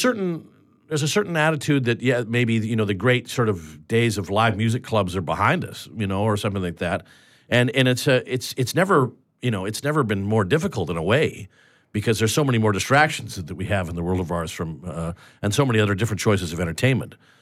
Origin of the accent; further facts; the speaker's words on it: Vancouver, British Columbia, Canada; I'm born and raised in Vancouver